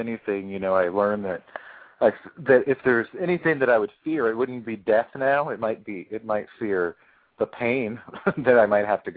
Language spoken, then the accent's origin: English; United States; thankful that I'm an American and thankful that I grew up, you know, how I have